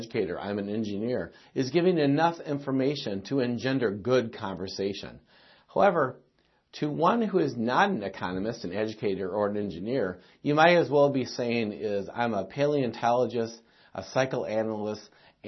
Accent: Delavan, Wisconsin, United States; I'm from Delavan, Wisconsin, the 19th century cir

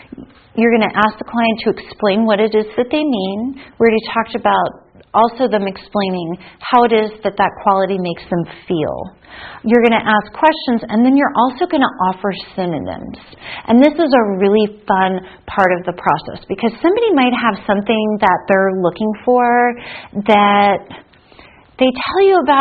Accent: Harrisburg, Pennsylvania, United States; my hometown where I grew up in Harrisburg, Pennsylvania.

